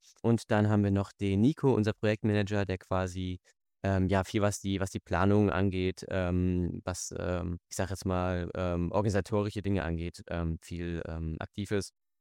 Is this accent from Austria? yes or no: no; Frankfurt, Hesse, Germany; born there; da ich gebürtiger Frankfurter bin